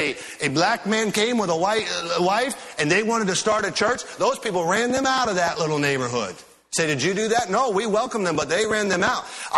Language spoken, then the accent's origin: English; Michigan, United States; So I'm from Northern Michigan.